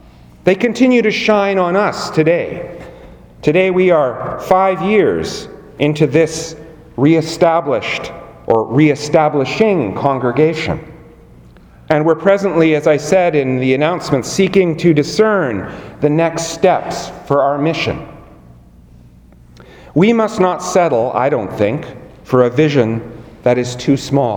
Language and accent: English; Abbotsford, British Columbia, Canada; I had previously made a vow that I would never live in Abbotsford again, my hometown.